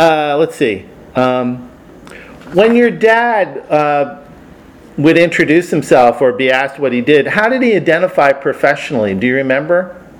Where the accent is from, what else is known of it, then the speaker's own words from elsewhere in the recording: South Bronx, New York, United States; growing up in the South Bronx, we didn't have a lot of kiwis growing up.